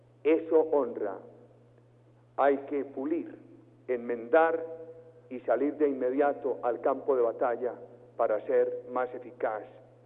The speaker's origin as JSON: {"language": "Spanish", "country": "Colombia", "said": "Da mucho orgullo como colombiano"}